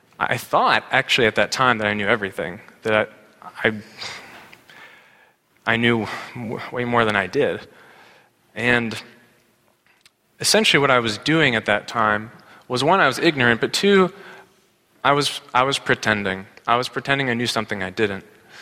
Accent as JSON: {"language": "English", "town": "Pittsburgh", "region": "Pennsylvania", "country": "United States", "said": "I'm from Pittsburgh, and go to my Jewish mother"}